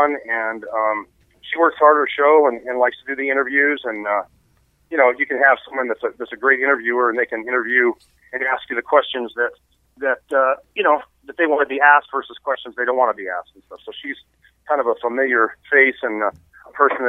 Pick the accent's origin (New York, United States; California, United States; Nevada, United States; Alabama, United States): Nevada, United States; Reno; I love Reno. You know, that's just my hometown